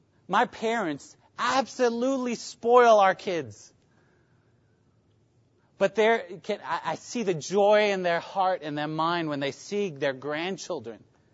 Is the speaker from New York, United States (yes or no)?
yes; New York, United States; Yeah. I grew up in New York, and I think about the assembly I grew up in, Indian Assembly.